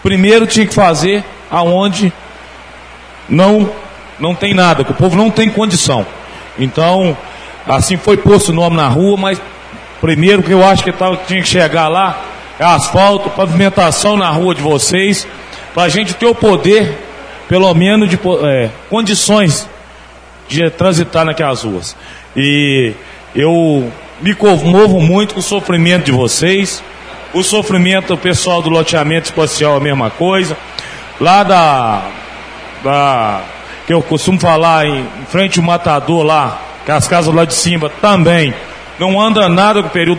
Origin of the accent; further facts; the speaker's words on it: Mantiqueira, Brazil; não é porque eu sou nascido e criado em Mantiqueira, não.